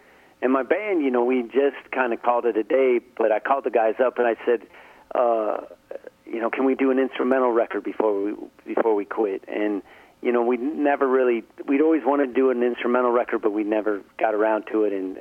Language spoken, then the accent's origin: English; Reno, Nevada, United States; now in Portland, United States; Well, you know, I grew up in Reno, and then I think I was 27. I was just kind of a failed musician, and I'd written novels, but just for myself. And then I moved to Portland, Oregon.